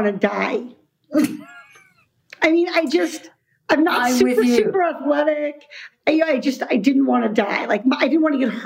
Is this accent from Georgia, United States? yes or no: no; Iowa, United States; I grew up in Iowa, far from the ocean.